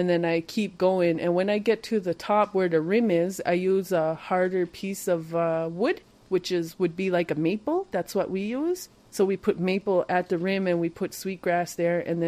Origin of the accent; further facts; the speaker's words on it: Indian Island, Maine, United States; I'm from Indian Island, and I'm 30 years old.